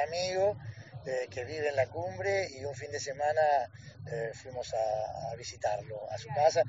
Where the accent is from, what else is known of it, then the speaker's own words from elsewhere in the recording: Córdoba, Argentina; soy cordobés, pero como Marcos, que también se ha perdido el acento. Yo ya no lo tengo